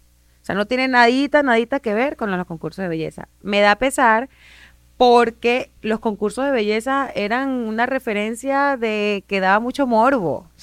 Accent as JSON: {"language": "Spanish", "town": "Cabimas", "region": "Zulia", "country": "Venezuela", "said": "Pero si tú me preguntas dónde tú eres, y yo te digo a ti, ¿tú eres venezolano? Sí. ¿Y tú? Yo digo de Cabimas."}